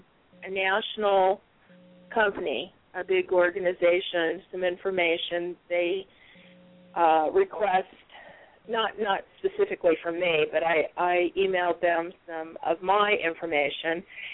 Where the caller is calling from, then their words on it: Arizona, United States; I'm calling from Arizona.